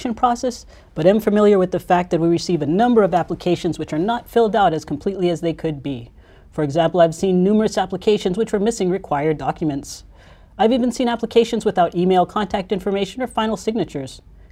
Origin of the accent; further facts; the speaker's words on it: Hawaii, United States; IRT Public Affairs. Born and raised in Hawaii, I'm prior active duty Air Force